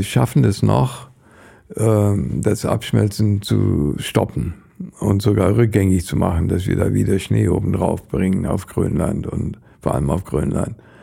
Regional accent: India; Ich kenne immer noch die Namen von Schmetterlingen aus meiner Jugend in Indien.

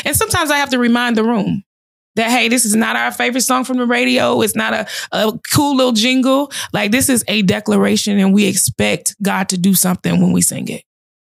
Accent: Georgia, United States; The testimony behind that song is one night I was down south in Georgia. I'm from Georgia.

